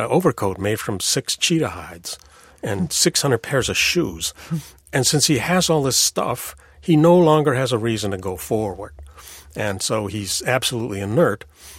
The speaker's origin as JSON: {"language": "English", "town": "Los Angeles", "region": "California", "country": "United States", "tie": "born or raised there", "said": "All my friends were black. And so I co-opted their speech and their style and their attitudes and pretty much all of it. And so in effect, the vernacular was my first language"}